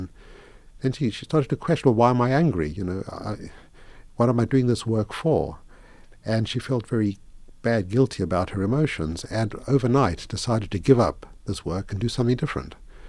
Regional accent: South Africa; Well, I grew up in South Africa.

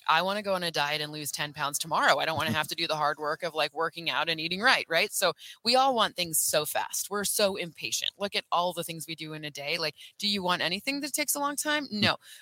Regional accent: Michigan, United States; It's so weird because I'm from Michigan

